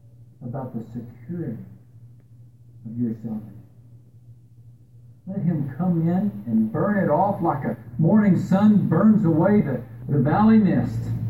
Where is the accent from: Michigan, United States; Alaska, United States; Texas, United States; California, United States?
Texas, United States; Where I grew up in West Texas, there was a lot of branding that took place with the cattle.